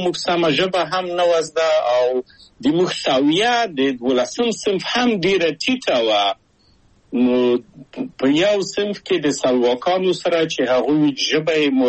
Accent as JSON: {"language": "Pashto", "region": "Kabul", "country": "Afghanistan", "tie": "born or raised there", "moved": "as an adult"}